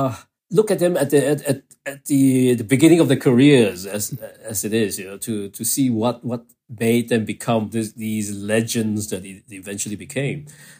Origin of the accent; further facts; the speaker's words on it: Kuala Lumpur, Malaysia; I was growing up in Kuala Lumpur